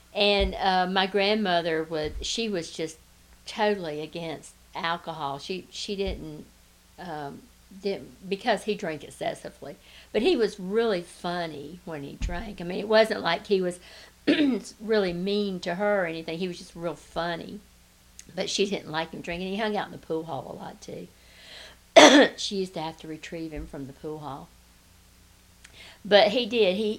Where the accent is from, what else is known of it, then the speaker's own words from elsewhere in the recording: Atlanta, Georgia, United States; living in Atlanta and growing up in Atlanta, we would be more and more modernized over the years.